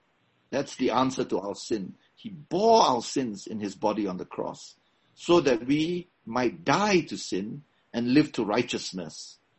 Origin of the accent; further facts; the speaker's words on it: Malaysia; I come from Malaysia, in which one of the things that we see on a daily basis is the power of mediums, astrologers, of occult in people's lives.